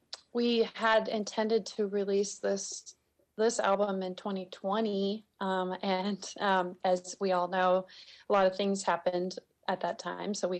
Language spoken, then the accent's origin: English; Anchorage, Alaska, United States; born there; I grew up I was born in Anchorage, and we moved around a bunch